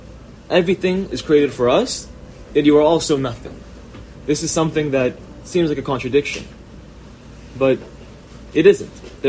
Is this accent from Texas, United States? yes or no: no; Los Angeles, California, United States; I'm from Los Angeles, California.